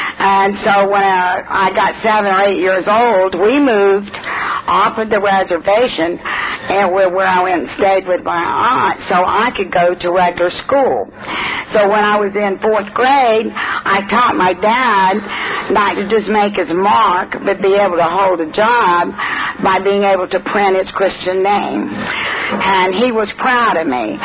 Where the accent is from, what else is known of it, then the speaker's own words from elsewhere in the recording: Jacksonville, Florida, United States; born there; Okay, I was born in Jacksonville, Florida. I'll even give you the date. I came along right after the Depression in 1934.